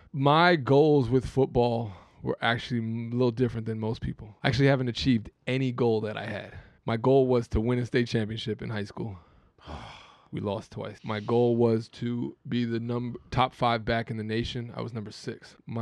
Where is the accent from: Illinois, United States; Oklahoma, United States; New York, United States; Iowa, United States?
New York, United States; listen, we're from New York.